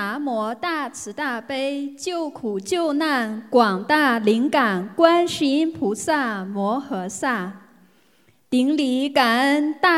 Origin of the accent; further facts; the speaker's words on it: Brisbane, Queensland, Australia; 我来自澳大利亚布里斯本